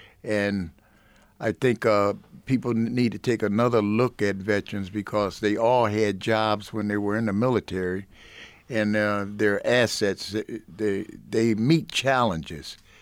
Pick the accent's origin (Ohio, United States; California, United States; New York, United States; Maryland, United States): New York, United States; Buffalo; I grew up in Buffalo, in the inner city of Buffalo.